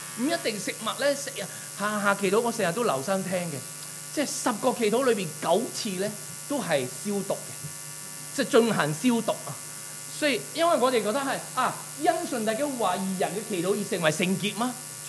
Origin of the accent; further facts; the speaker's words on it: Hong Kong; moved away as an adult; 我们香港人呢移民来到这里呢我们没有香港的烧肉可以吃，